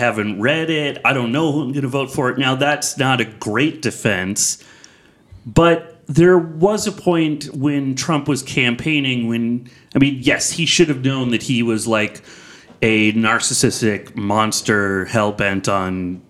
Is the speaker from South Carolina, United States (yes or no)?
no; Boston, Massachusetts, United States; The reason I root for the Patriots is because I'm from Boston.